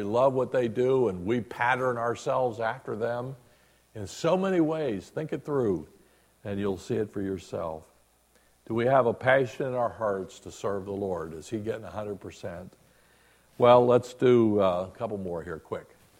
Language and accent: English; Ohio, United States; when I grew up in Southern Ohio, we didn't play soccer.